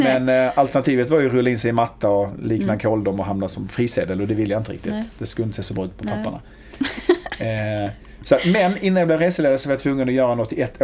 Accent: Skåne, Sweden; accent: riksskånska; Så att jag skulle säga att jag pratade lite mer riksskånska.

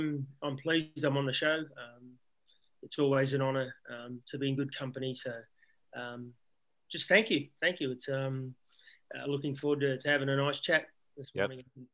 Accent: Canberra, Australian Capital Territory, Australia; Well, you know, I grew up in Canberra, which was, if you played football, it was Wogball. It was a pretty, Canberra back then wasn't a cool place if you were a migrant

